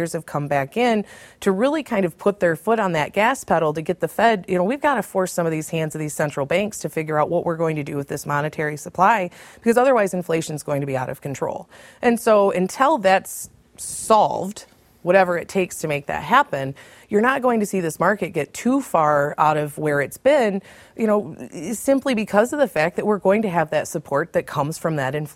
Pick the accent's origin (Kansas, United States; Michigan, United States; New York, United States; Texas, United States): Michigan, United States; in the soft red wheat areas, my home state of Michigan, you know, we can't buy a string of dry days.